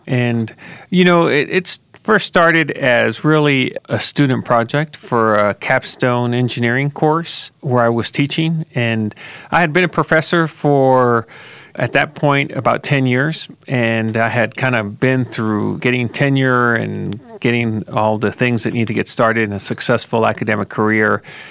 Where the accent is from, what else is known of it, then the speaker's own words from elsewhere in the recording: El Paso, Texas, United States; I grew up here in El Paso, Texas. It's a binational border region.